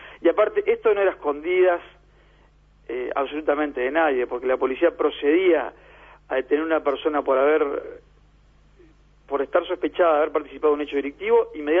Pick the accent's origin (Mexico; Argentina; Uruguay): Uruguay; Maldonado; Ya le puedo decir, yo soy del departamento de Maldonado, y eso en Maldonado no se aplica.